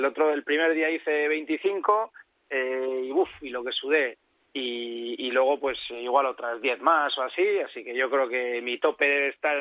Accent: Hondarribia, Basque Country, Spain; now in Palma de Mallorca, Spain

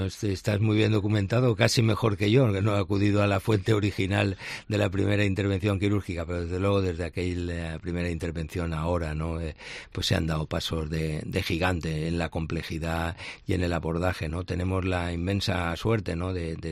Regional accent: Valencian Community, Spain; pero sí lo viví como valenciano, ¿no?

